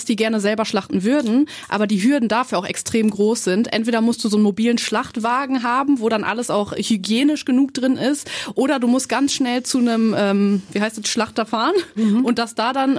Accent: Voerde, North Rhine-Westphalia, Germany; Nee, ich bin auf dem Bauernhof groß geworden.

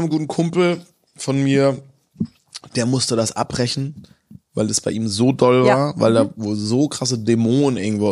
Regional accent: Pforzheim, Baden-Württemberg, Germany; ich bin zum Teil in der Nähe von Pforzheim aufgewachsen, also Karlsruhe.

